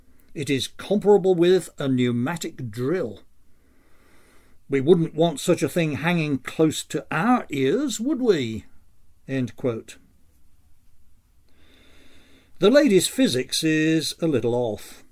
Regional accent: England, United Kingdom; born there; Speaking as an Englishman born, trained from infancy to cast a sceptical eye on anything that comes out of all vaporing France

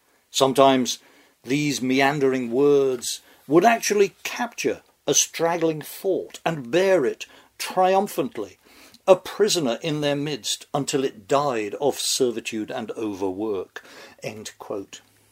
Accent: England, United Kingdom; moved away as an adult; now in United States; I've been here close to 34 years, more than half my adult life. I come from England, a cousin nation, with a shared language.

